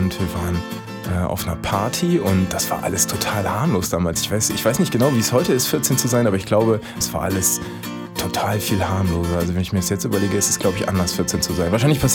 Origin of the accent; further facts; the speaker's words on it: Lower Saxony, Germany; Friesland ist meine Heimat und ich will hier nie wieder weg.